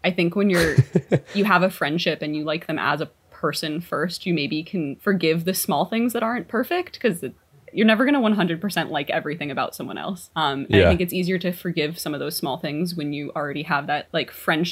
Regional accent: United States; accent: American; moved away as an adult; now in Scotland, United Kingdom; Yeah, so if it's not exceedingly obvious from my accent, I'm American, and I moved over here 4.5 years ago now, in late 2016.

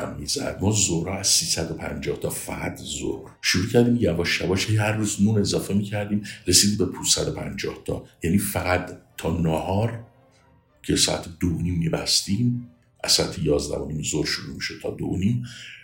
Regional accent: Masjed Soleyman, Khuzestan, Iran; also born or lived in Ahvaz / United States; 67 سال اهواز به دنیا آمدم ولی در مسجد سلیمان بزرگ شدم. بعد از سربازی برای ادامه تحصیل رفتم آمریکا

